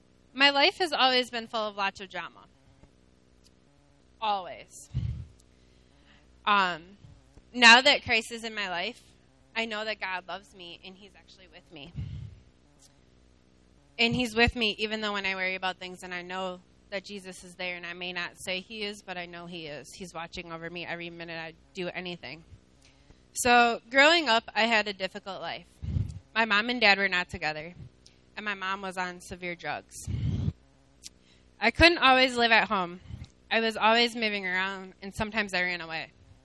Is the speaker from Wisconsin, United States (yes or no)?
yes; Janesville, Wisconsin, United States; I'm from Janesville.